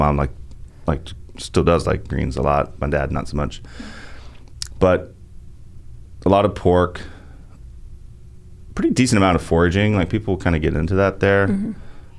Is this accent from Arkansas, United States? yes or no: yes; Arkansas, United States; So it's Upper South, which kind of cuts my home state right in half, which makes sense to me because Arkansas is kind of the tail of two states.